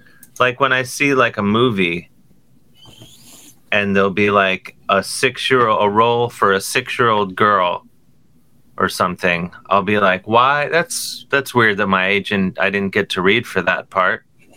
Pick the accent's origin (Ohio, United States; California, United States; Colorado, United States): Ohio, United States; Cleveland; now in New York, United States; I'm from Cleveland, and when I tell people, they're like, oh, are you ever going to move back here?